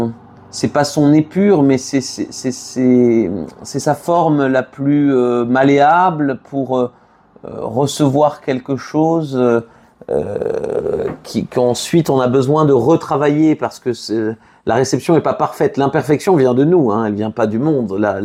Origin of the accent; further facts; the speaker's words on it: Toulouse, Occitanie, France; je suis Toulousain, j'ai grandi à Toulouse, je l'ai quitté cette ville pendant 15 ans, j'y suis revenu depuis 2017 pour y élever mes enfants.